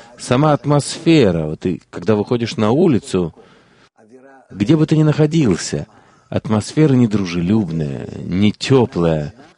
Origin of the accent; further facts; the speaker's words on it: Russia; moved away as an adult; Я сошел на перрон в Вене, я приехал из России, весь поезд был иммигранты.